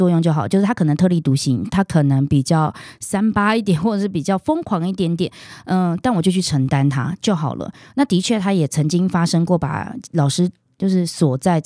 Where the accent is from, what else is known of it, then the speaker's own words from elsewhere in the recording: Taiwan; 因为我们台湾人比较重视的就是面子